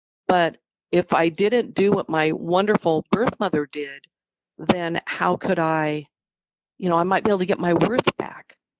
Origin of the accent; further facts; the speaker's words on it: Alaska, United States; So growing up in Alaska in the 70s, half breed